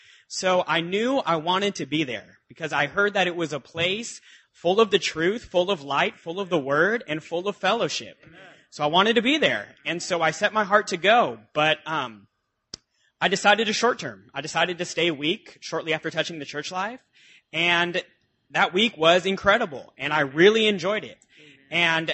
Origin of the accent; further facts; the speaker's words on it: Pleasanton, California, United States; I'm from Pleasanton, California.